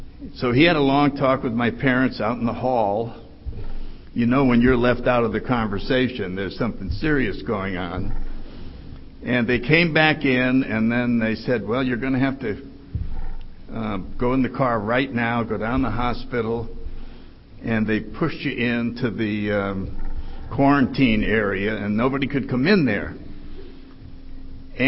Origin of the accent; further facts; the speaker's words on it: New Haven, Connecticut, United States; I grew up in New Haven, Connecticut, and I was born in 1931.